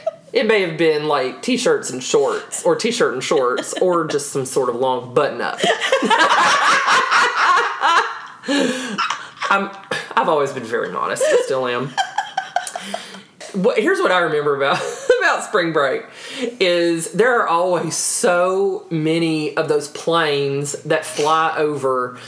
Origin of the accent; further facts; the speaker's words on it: Tennessee, United States; And then, of course, I grew up in Tennessee, and I went to Daytona.